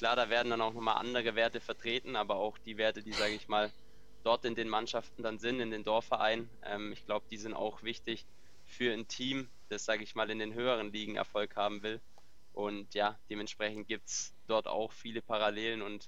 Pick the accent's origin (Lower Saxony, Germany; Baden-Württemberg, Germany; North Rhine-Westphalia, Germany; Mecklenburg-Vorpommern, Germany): Baden-Württemberg, Germany; Rot am See; bei meinem Heimatverein begonnen, in Rot am See, dort wo ich herkomme